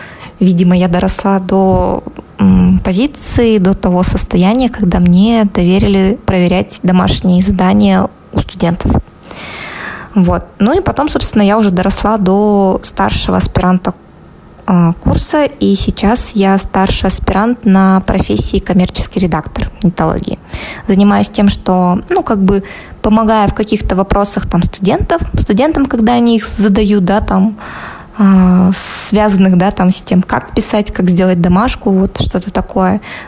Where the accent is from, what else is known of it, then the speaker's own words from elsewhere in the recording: Pavlodar, Pavlodar Region, Kazakhstan; Поскольку я себя помню, я всегда хотела из Павлодара уехать, потому что регион, маленький город и вообще.